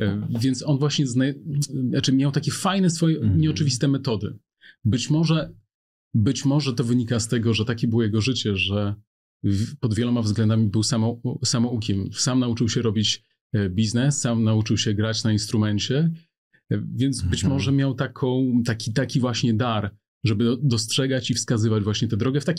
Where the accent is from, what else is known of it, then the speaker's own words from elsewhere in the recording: Podlaskie Voivodeship, Poland; U nas na Podlasiu mówi się o tak zwanej miłości karmiącej.